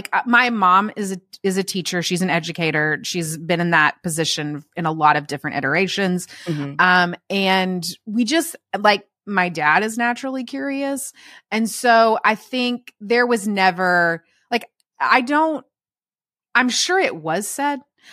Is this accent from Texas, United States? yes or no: yes; Texas, United States; now in Alabama, United States; As a Texan, I care a lot about queso. Mm-hmm. I'm always going to prefer a yellow queso. I live in Alabama that doesn't care about yellow queso